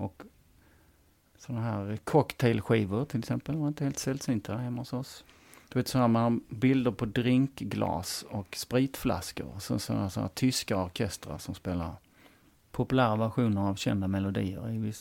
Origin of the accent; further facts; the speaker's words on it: Helsingborg, Skåne, Sweden; born there; jag är född på Söder i Helsingborg då, som nu då är en stadsdel i Helsingborg där budgeten absolut inte är speciellt hög, så att säga. Men det ligger ju ändå inne i stan. Och arbetarklass är väl ett mest enklaste sättet att beskriva det